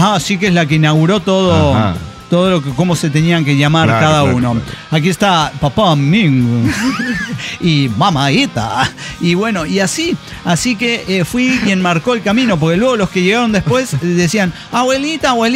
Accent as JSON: {"language": "Spanish", "region": "Sonora", "country": "Mexico", "tie": "born or raised there", "said": "Y entonces yo crecí, claro, en Sonora"}